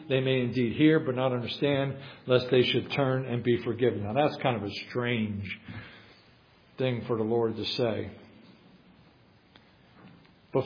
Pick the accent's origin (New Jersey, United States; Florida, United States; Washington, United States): New Jersey, United States; Again, y'all are experienced. I'm from New Jersey. I'm saying y'all.